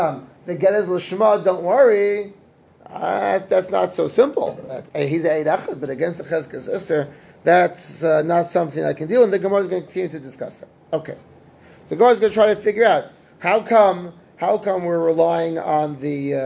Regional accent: United States; So growing up in the United States, the easiest thing to eat is I'll take a plum, I'll take an apple, I'll take a banana.

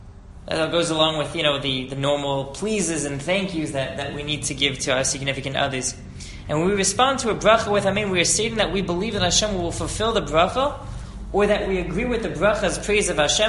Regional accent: East Coast, United States; I grew up on the East Coast. We didn't have tractors there.

